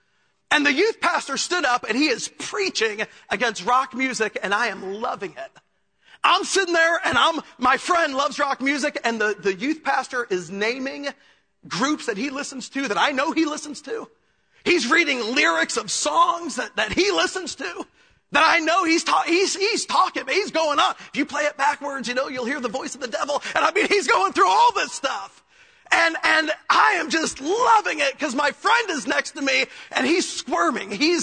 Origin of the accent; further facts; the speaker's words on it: Chicago, Illinois, United States; And but growing up in Chicago, I never went to church.